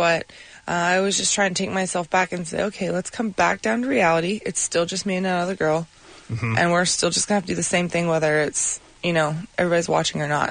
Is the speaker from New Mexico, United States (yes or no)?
yes; Albuquerque, New Mexico, United States; Albuquerque's ecstatic, and that is what I love about my hometown. You know, they're just, they're full of love there. Super supportive.